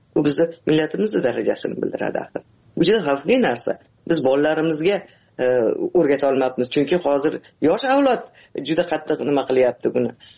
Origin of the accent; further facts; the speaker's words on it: Tashkent, Uzbekistan; Men Toshkentda tug'ilib o'sganman. Ha, Toshkent.